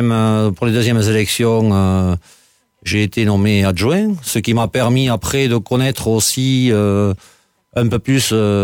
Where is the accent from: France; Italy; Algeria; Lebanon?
France; Castanet; Je suis né, oui, à 150 mètres de la maison où j'habite maintenant. Il y aura bientôt 61 ans.